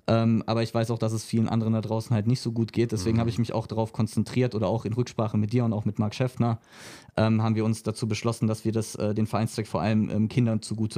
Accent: Rhineland-Palatinate, Germany; now in Frankfurt, Germany; Ja, ich bin auf dem Land aufgewachsen, dann war die nächstgrößere Stadt Ludwigshafen, die schönste Stadt Deutschlands von hinten.

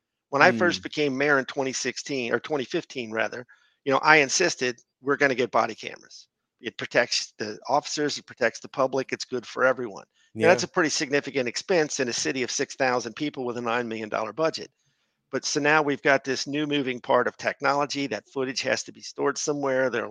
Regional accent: Fort Wright, Kentucky, United States; Fort Wright is my hometown. I've lived in Fort Wright my whole life.

